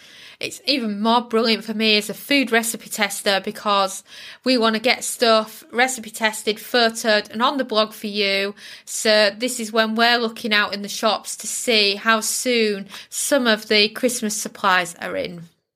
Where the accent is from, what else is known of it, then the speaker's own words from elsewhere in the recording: United Kingdom; I'm British, but I grew up with American family.